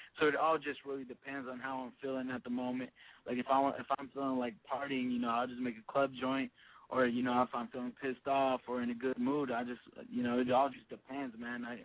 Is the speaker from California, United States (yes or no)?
yes; San Diego, California, United States; I'm from San Diego originally, man, so I just represent that 619.